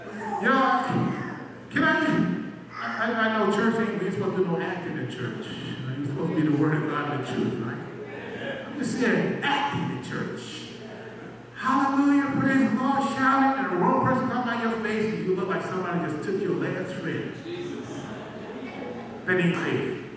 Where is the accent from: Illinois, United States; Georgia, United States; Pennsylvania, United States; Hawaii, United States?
Georgia, United States; I'm from Georgia. Georgia is the peace state.